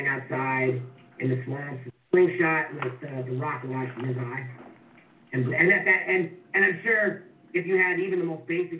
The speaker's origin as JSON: {"language": "English", "region": "California", "country": "United States", "tie": "born or raised there", "said": "I'm one generation out of the South. I grew up in the Bay Area."}